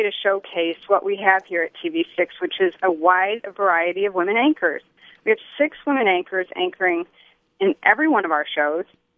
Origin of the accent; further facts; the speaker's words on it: Detroit, Michigan, United States; I grew up in Detroit, so my parents have been in Detroit until the last year.